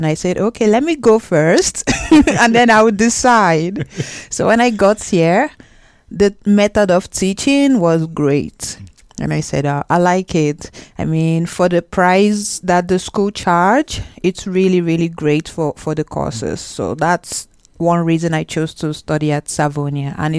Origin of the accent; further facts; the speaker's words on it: Nigeria; now in Finland; I'm from Nigeria. I've been in Finland for 3 years.